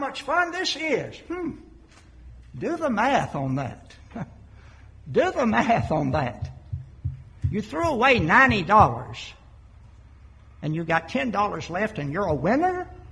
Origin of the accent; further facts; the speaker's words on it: Florida, United States; When I was a high school senior, our senior trip was, I grew up in Florida, trip to the Bahamas.